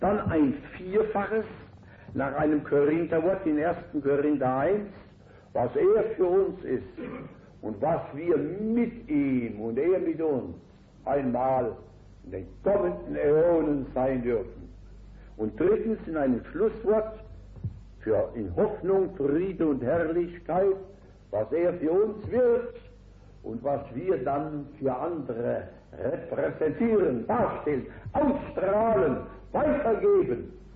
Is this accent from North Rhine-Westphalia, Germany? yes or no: no; Worms, Rhineland-Palatinate, Germany; In meinen Gedanken bin ich in einem Augenblick in meiner Heimatstadt Worms oder in meiner jetzigen Wohnung, wo ich wirken darf und Wunder Gottes erleben darf, in der langen Steinbacher Höhe